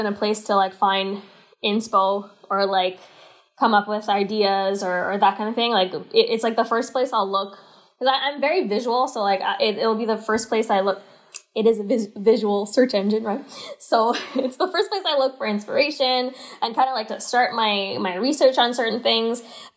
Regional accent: Canada; I think also as like a Canadian

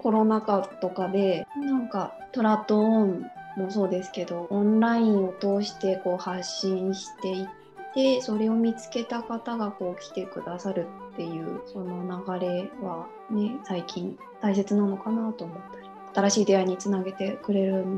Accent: Fukushima, Japan; also born or lived in Tokyo; now in Hokuto, Japan; 出身は福島県なんですけれども、 東京に長く住んでいて

